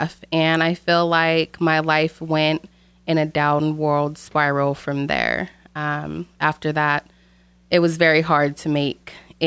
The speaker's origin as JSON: {"language": "English", "town": "Oroville", "region": "California", "country": "United States", "said": "I am originally from Oroville, California."}